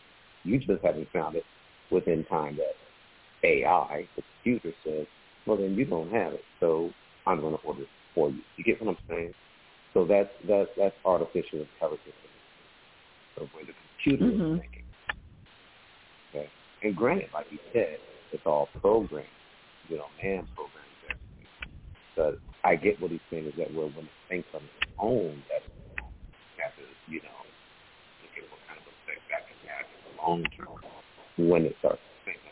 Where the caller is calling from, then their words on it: Atlanta, Georgia, United States; I'm calling from Atlanta, Georgia